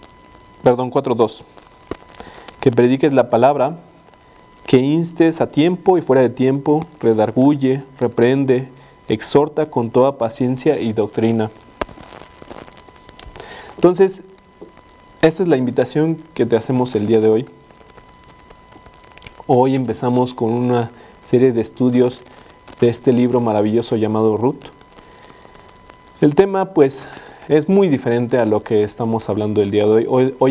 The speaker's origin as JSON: {"language": "Spanish", "country": "Mexico", "said": "nosotros tenemos una nacionalidad como mexicanos"}